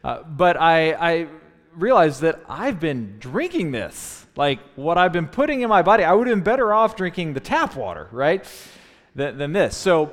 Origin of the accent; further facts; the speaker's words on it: Jackson, United States; also born or lived in Wheaton; When I was growing up in Jackson, we just drink tap water all the time, and pretty much the same thing in Wheaton.